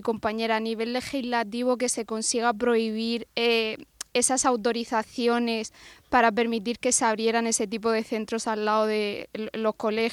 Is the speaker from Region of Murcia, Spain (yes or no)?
yes; Murcia, Region of Murcia, Spain; En mi caso, yo tengo el ejemplo, soy de Murcia